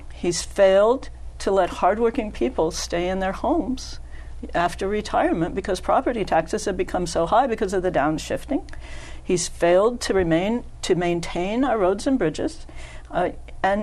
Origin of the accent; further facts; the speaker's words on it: Ohio, United States; Well, I grew up in Ohio, and my dad was a good Republican.